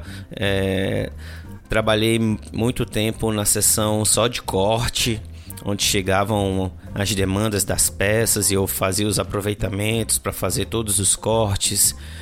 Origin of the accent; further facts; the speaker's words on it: Recife, Pernambuco, Brazil; eu sou recifense, torcedor do esporte, e nessa época que eu morava em Recife, que eu era criança, pré-adolescente